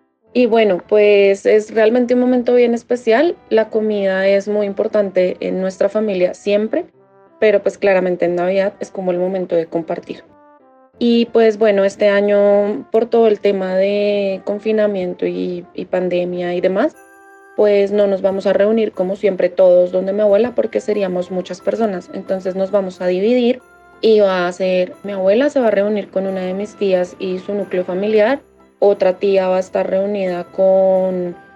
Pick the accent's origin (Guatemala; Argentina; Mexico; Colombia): Colombia; Bogotá; nací y vivo en Bogotá.